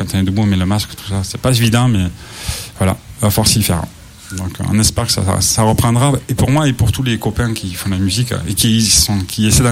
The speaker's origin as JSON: {"language": "French", "town": "Toulouse", "region": "Occitanie", "country": "France", "lives_now": "Brest, France", "said": "parce que je suis à Brest, je suis de Toulouse. Okay. Donc ça entend un petit peu mon accent."}